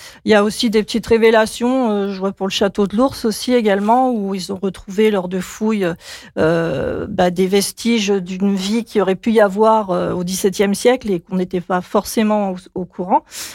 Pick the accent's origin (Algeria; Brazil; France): France; Domérat, Auvergne-Rhône-Alpes; now in Quinssaines, France; je suis originaire de Domérat et je réside à Quincennes.